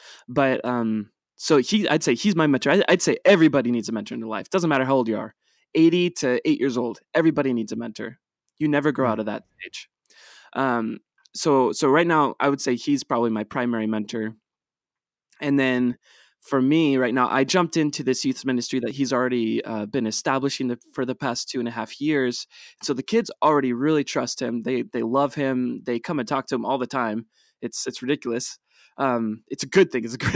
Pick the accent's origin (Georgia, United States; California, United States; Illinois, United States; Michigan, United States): California, United States; Napa Valley; Yeah, so I grew up, born and raised in Napa Valley, California